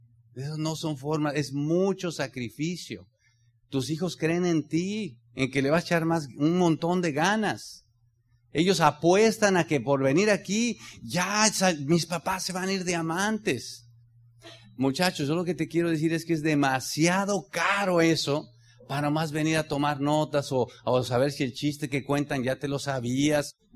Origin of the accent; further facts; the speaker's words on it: Mexico; le agradecía a los oradores de estar aquí en mi tierra. Y a nosotros nos jala mucho nuestra tierra, nos duele la tierra, de verdad, como mexicanos.